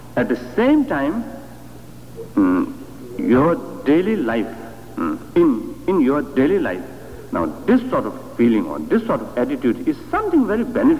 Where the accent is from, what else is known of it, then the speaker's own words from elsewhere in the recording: Tibet, China; English is a second language; I came from East. Particularly from Tibet, the materially and the, from the general, general situation, something very different than United States.